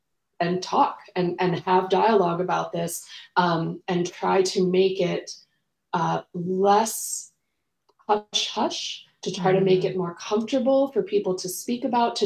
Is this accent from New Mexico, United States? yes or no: yes; New Mexico, United States; moved away as an adult; now in Wisconsin, United States; So my love for Wisconsin runs deep, but I'm from New Mexico. So moved here with my husband last year and our kiddo.